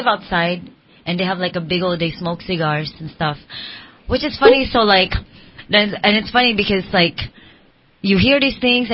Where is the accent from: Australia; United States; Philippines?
Philippines; my story is interesting because I came from Philippines, and over there it's like it's not, yeah, it's folklores